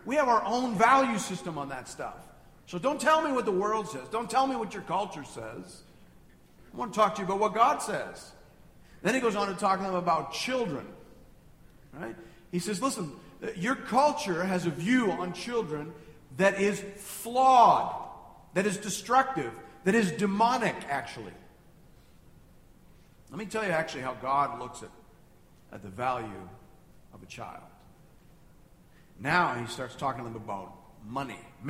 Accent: Canada; I actually leave going, man, I wonder what I don't see as a Canadian. And I suspect I have massive blind spots as a Canadian.

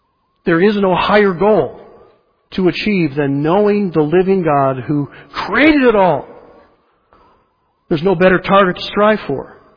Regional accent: the South, United States; I'm from the South, aren't I?

